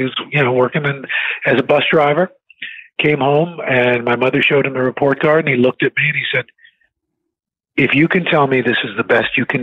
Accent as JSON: {"language": "English", "town": "New York City", "region": "New York", "country": "United States", "tie": "born or raised there", "said": "growing up in New York City, when I was a kid, seeing a Bill McCrary or a J.J. Johnston or a Gil Noble or Melba Tolliver, Bob Teague"}